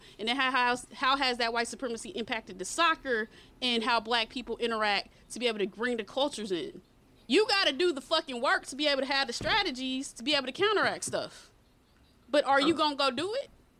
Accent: Atlanta, Georgia, United States; So I tell you I'm from Atlanta, Georgia, where the KKK is in Stone Mountain.

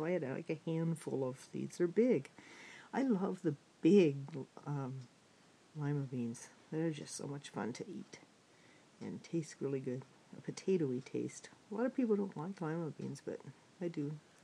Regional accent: California, United States; And I'm from Southern California, and the weather here has been nice.

